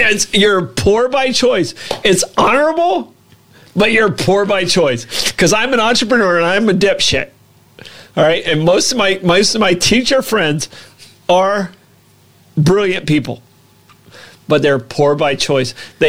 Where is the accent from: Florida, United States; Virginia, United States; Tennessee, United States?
Florida, United States; DeLand; I still have a place in DeLand. My hometown, I love DeLand. My second home. St. Augustine's my love.